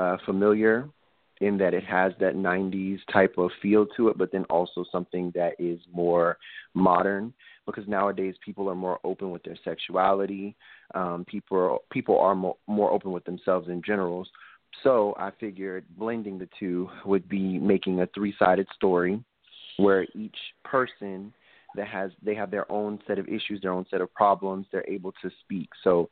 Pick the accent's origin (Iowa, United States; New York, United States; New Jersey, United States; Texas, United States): Texas, United States; San Antonio; one of the places that I used to live in, Killeen, is very close to San Antonio, my hometown.